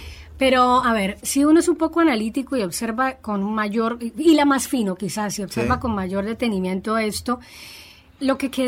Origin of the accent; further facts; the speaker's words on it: Colombia; nosotros somos un país en posacuerdo, posconflicto